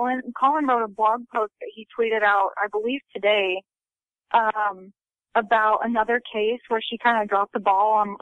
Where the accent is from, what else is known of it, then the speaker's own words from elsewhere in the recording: Utah, United States; I'm from Utah. I'm from Southern Utah.